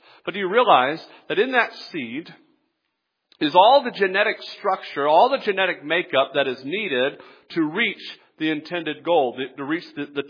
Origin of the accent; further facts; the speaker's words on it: the South, United States; I'm from the South, so that's what I talk about, okay?